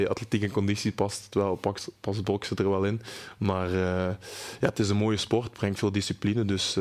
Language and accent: Dutch; Limburg, Netherlands; Het is een van de mooiste gala's hier in Limburg. Dus dat is altijd mooi meegenomen om als Limburger daar te boksen.